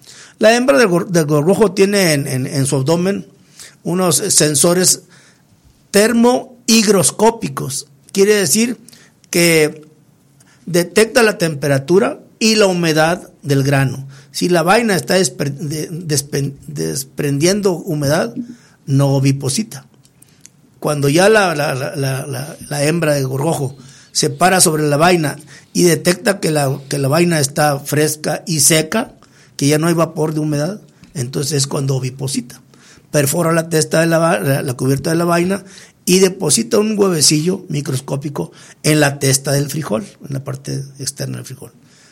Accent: Mexico; Mientras que en México se tiene que cortar el frijol, ya sea con máquina o a mano, trillar. Pero en México no usamos

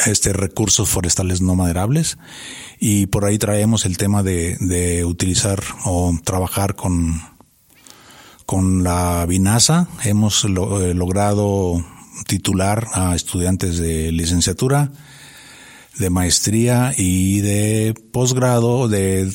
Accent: Vicente Guerrero, Durango, Mexico; Bueno, pues yo soy duranguense. Yo soy de Vicente Guerrero, Durango. Y estudié... bueno, toda mi carrera ha sido forestal. Tengo un bachillerato forestal en el CBTF 4 aquí en Durango.

